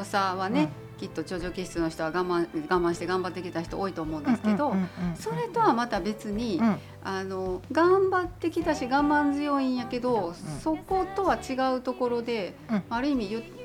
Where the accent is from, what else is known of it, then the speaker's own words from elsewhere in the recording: Kansai, Japan; まあ、関西人だからかもしれませんけどね。